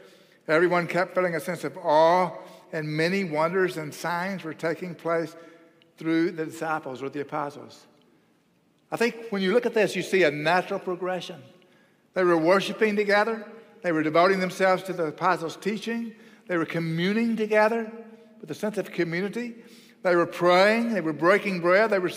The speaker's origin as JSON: {"language": "English", "region": "Oklahoma", "country": "United States", "tie": "born or raised there", "lives_now": "Texas, United States", "said": "I live in Texas, and we don't have any rocks like that. I was raised in Oklahoma, and I promise you the Dust Bowl has no rocks like that."}